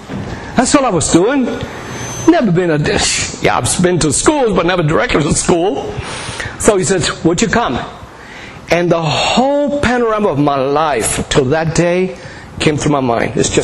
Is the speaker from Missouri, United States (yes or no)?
no; New Jersey, United States